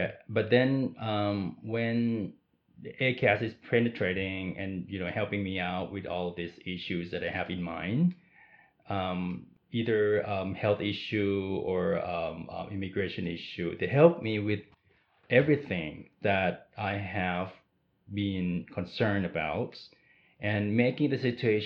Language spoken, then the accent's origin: English; Thailand; now in Toronto, Canada; I'm originally from Thailand, and then I moved to Toronto 5 years ago.